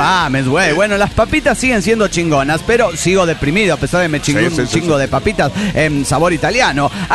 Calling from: Cholula, Puebla, Mexico; de Momotla, Cholula, Puebla.

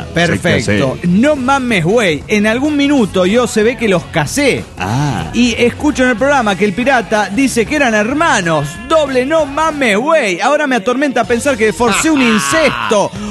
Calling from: Los Andes, Valparaíso, Chile; de los Andes, Chile, po.

